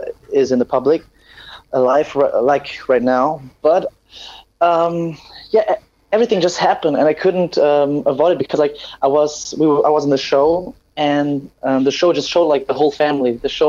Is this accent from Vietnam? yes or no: yes; Vietnam; I was born and raised in Vietnam.